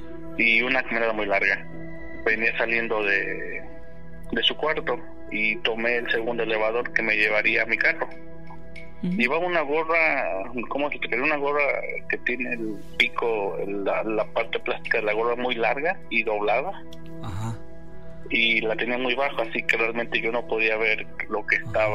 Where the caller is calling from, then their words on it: Atlanta, Georgia, United States; En Atlanta, Georgia.